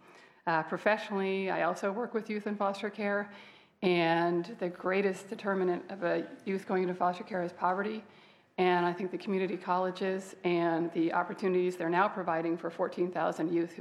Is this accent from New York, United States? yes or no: no; California, United States; And as a Californian, I see those 1 million middle school jobs